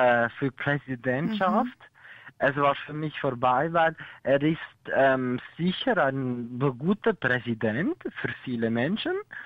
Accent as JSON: {"language": "German", "country": "Russia", "second_language": "German", "lives_now": "Switzerland", "said": "Ich komme aus Russland, ja, aber ich habe in der Schweiz eine neue Heimat gefunden."}